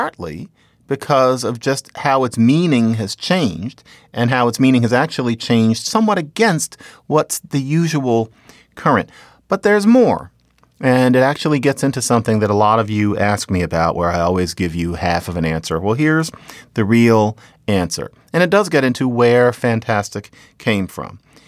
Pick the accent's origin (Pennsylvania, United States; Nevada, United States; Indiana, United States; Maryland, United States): Pennsylvania, United States; Philadelphia; because I'm from Philadelphia, and we have mentioned that Philadelphia has traditionally had a certain water problem, and I'm allowed to say it because I'm from there.